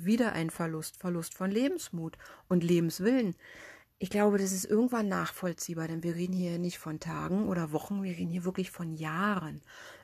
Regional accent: Berlin, Germany; und ich bin in der Hauptstadt Berlin groß geworden

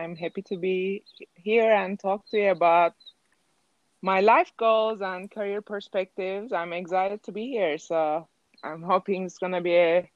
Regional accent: Turkey; it's different where I'm from, Turkey. I'm from Turkey.

